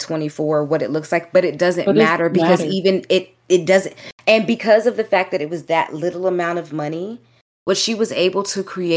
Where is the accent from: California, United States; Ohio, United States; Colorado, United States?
California, United States; I didn't have no judgment because, you know, I'm from California and a lot of people smoke with their mama.